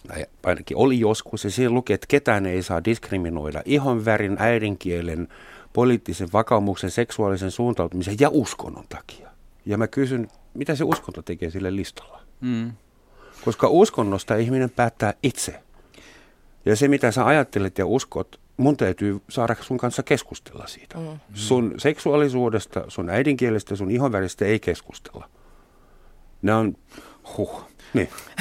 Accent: Germany; Finnish is a second language; jos mä saksalaisena rupean sitä kritisoimaan

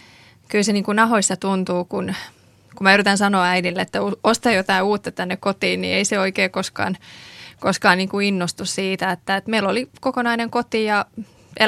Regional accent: Afghanistan; now in Finland; Suomi on myös mun kotimaa, ja me tiedän, että täällä on se tulevaisuus ja elämä. Mutta jotenkin se oma lähtökohta, kun seuraa, mun mielestä Afganistan on vaan kärsinyt niin paljon maana

